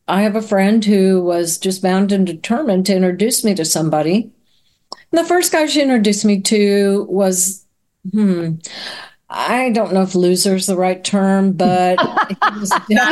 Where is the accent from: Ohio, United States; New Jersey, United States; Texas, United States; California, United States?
Texas, United States; Laredo; So I grew up in Laredo, Texas, on the border of Mexico